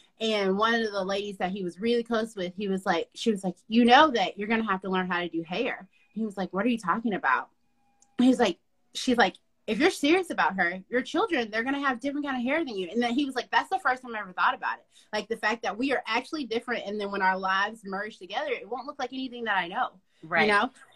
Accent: Atlanta, Georgia, United States; Mm-hmm. I'm from Atlanta. He's from Savannah.

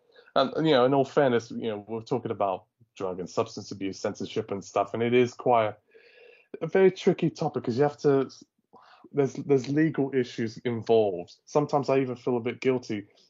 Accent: United Kingdom; I know we're both British.

